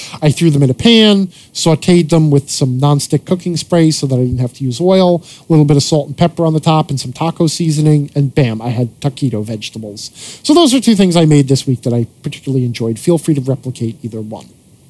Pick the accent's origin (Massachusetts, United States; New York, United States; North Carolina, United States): New York, United States; Long Island; where I grew up on Long Island in New York, which is a very dense suburb of New York City, the only place to get donuts was Dunkin' Donuts.